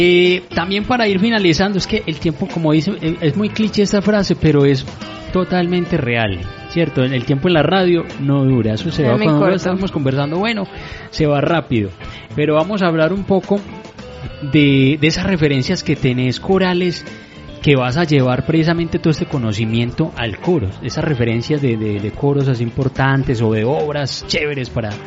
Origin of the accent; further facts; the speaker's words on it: Antioquia, Colombia; ese debe ser el himno, ese bambuco, soy antioqueño.